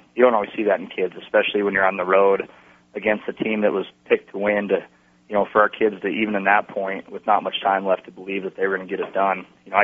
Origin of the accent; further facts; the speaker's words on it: Butte, Montana, United States; growing up in Butte, and you know, kind of that mindset, and you know, very proud to be from there, and that's always home.